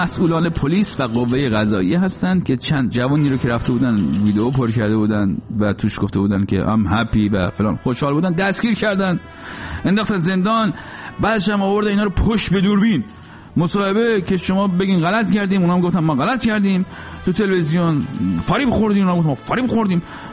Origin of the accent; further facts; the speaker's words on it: Iran; به آدم به عنوان یه ایرانی خیلی حال میده